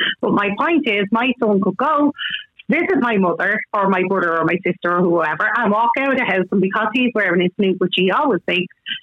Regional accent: Finglas, Leinster, Ireland; now in Mayo, Ireland; I'm from Finglas originally. I live in Mayo.

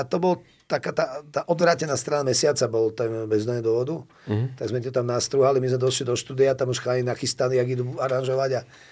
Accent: Bratislava, Bratislava Region, Slovakia; chceli sa mlátiť do Banskej Bystrice, lebo sme z Bratislavy

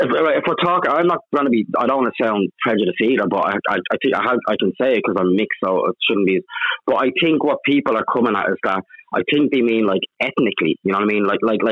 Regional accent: Ireland; accent: Irish; I consider myself Zambian Irish because I'm half Zambian and half Irish. I was born and reared in Ireland. I'm more, you know, culturally Irish, my accent and stuff.

